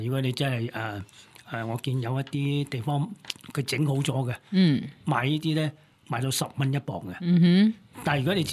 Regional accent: Guangdong, China; 我广东人最中意食饮汤噶啦

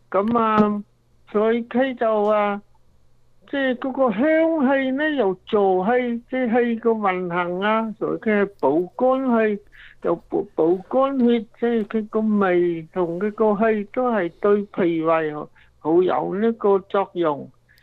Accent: China; 即系我哋中国人个个都知道啦，食过。

